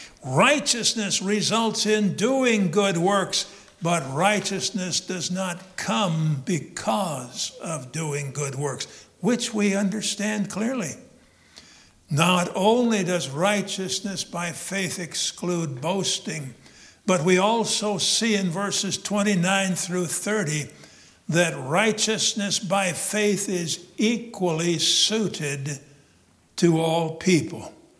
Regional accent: Midwest, United States; I grew up in the Midwest, so if I don't sound like some of you where you grew up, that's probably some of the reason.

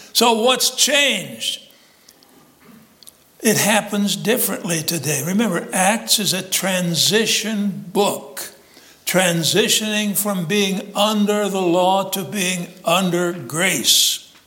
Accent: Illinois, United States; now in North Carolina, United States; when I came from Illinois to North Carolina, I came down to North Carolina.

